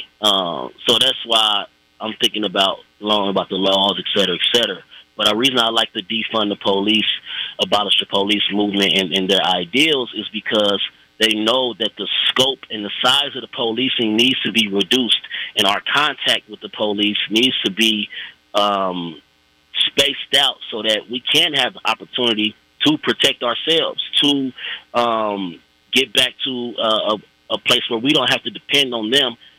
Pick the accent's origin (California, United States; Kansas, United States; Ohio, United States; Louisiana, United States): Kansas, United States; And I grew up in Wyandotte County off 5th and Quindaro, shootings every day.